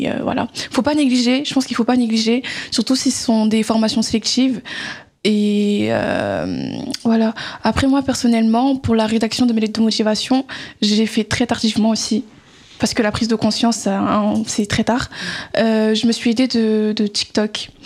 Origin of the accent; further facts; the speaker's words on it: Paris, Île-de-France, France; J'ai mis en Bretagne, Poitiers, Limoges, alors que je suis de Paris.